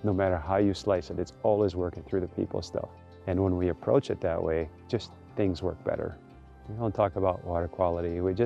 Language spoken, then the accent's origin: English; Madagascar; now in United States; Growing up in Madagascar, we spent time in the woods and in the field all the time. We basically lived outside